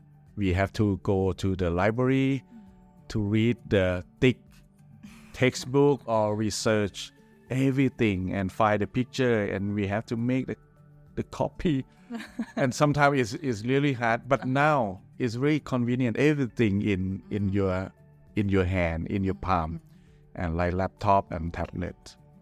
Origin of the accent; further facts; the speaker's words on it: Chiang Mai, Thailand; English is a second language; moved away as an adult; now in Bangkok, Thailand; Before that, I moved from Chiang Mai, my hometown, to work in Bangkok at the Bangkok Christian College for 3 years.